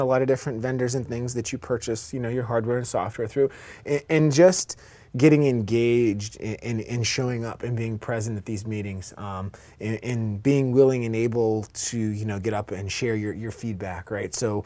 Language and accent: English; Pittsburgh, Pennsylvania, United States; from Pittsburgh, Pennsylvania.